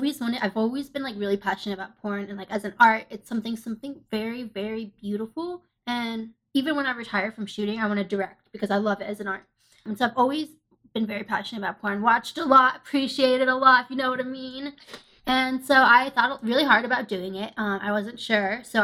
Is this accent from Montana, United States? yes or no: no; Ohio, United States; I'm very into sandwiches. I'm from Ohio.